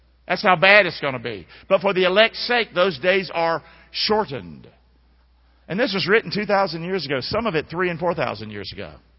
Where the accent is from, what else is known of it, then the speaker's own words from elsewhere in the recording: Rockingham, North Carolina, United States; And y'all know I'm from Rockingham, and we steal stuff.